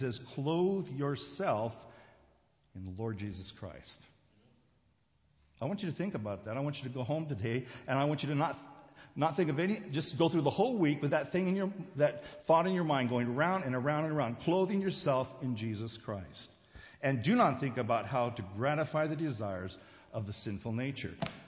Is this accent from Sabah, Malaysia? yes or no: yes; Tamparuli, Sabah, Malaysia; When I was a kid growing up in Borneo, there was a way to identify the various people from the different tribes. And we had a number of tribes. The ones that were close by where I lived, which was in Tamparuli, was the headquarters of the mission there in North Borneo.